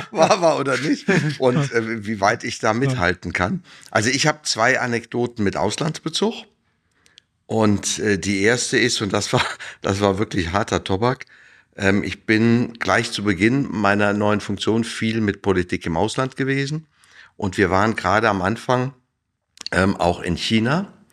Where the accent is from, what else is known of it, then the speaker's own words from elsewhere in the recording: Saarland, Germany; ich bin ja Saarländer